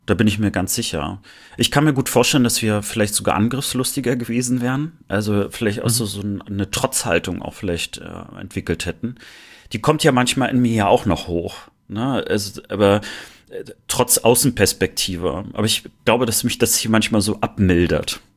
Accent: Rostock, Mecklenburg-Vorpommern, Germany; wieder auch also Warnemünde zu sehen und Rostock zu spüren. Also ich merke schon, dass es doch noch meine Heimat ist. Also die Entfernung ist noch nicht da. Also ich fühle mich trotzdem dort noch zu Hause.

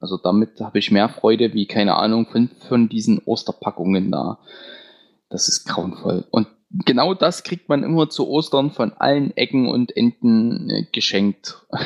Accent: Saxony, Germany; Dann gibt es auch Rouladen, was halt bei uns im Vogtland häufiger.

